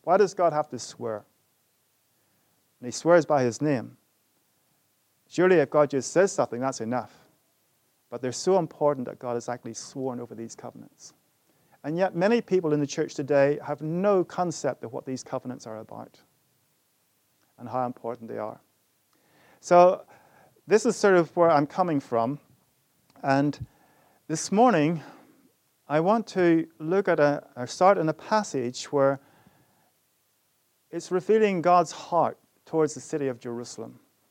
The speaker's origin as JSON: {"language": "English", "region": "Northern Ireland", "country": "United Kingdom", "tie": "born or raised there", "moved": "as an adult", "said": "I grew up in Northern Ireland the first 20 years, and the Baptist church that we went to in the evening"}